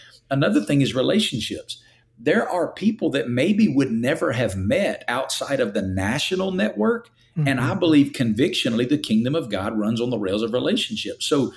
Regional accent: Alabama, United States; now in Western US; I'm from the Bible Belt, from Alabama, the South.

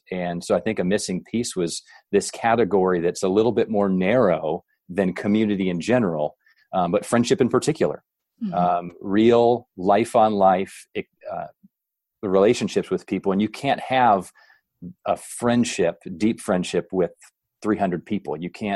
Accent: Chicago, Illinois, United States; also born or lived in Ohio / California / St. Louis; now in Indianapolis, United States; Most of my life's been spent in different Midwest suburbs. So born in Ohio, moved to Chicago area when I was younger, spent a little bit of time in California and then St. Louis suburbs and back to Chicago area. So now I'm Indianapolis.

